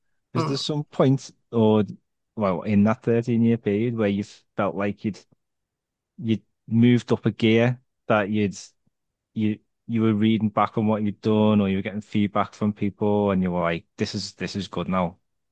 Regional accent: Liverpool, North West England, United Kingdom; I mean, I'm from Liverpool, pretty working class area.

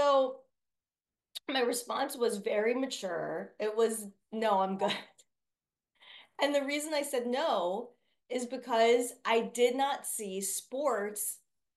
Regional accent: Chicago, Illinois, United States; because I'm not a Knicks fan, I grew up in Chicago

